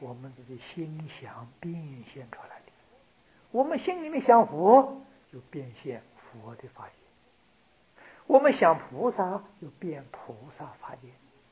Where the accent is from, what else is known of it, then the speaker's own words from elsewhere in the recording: China; 这个爱就是我们中国人讲的七情五欲